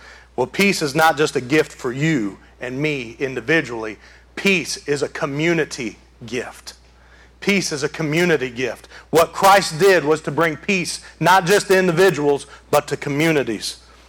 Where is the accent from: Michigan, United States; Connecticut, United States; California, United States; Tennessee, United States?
Michigan, United States; Detroit; I grew up in Detroit in a predominantly Mexican part of town.